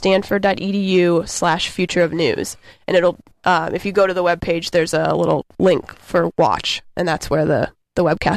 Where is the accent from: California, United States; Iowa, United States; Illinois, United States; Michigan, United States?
Iowa, United States; Des Moines; and I grew up in Des Moines, Iowa.